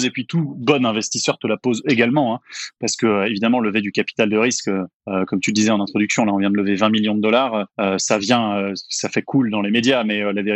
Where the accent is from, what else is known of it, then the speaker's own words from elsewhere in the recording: France; accent: French; now in Quebec, Canada; mes origines françaises que je n'arrive pas du tout à cacher. Je m'excuse. Je suis québécois de cœur, mais d'accent, je suis français.